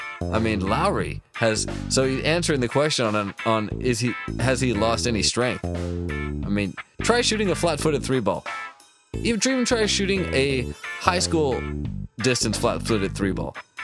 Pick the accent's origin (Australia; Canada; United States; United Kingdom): Canada; Ottawa, Ontario; these two teams are going to be playing again in the next preseason game in my hometown of Ottawa.